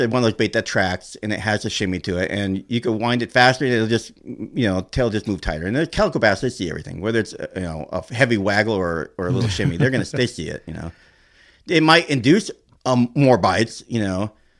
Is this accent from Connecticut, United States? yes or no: no; Norwalk, California, United States; because I grew up in Norwalk, the only one I went to was Save on Tackle.